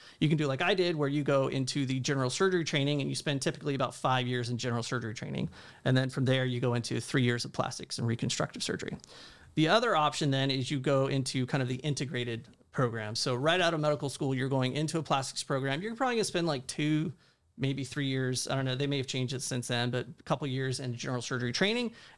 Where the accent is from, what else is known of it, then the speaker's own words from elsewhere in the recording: Texas, United States; I'm living up there in New York, New Jersey area, which was a lot of fun, but I'm from Texas.